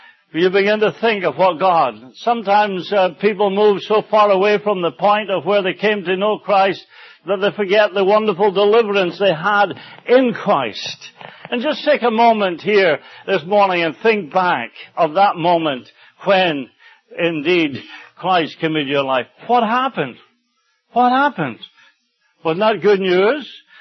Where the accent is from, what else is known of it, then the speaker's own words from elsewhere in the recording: Aberdeen, Scotland, United Kingdom; I was at a meeting in Aberdeen, in my hometown in Scotland